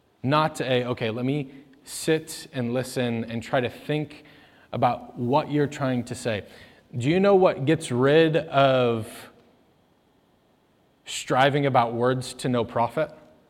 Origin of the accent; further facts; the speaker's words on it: United States; I'm American. I love New Zealand, but I'm American.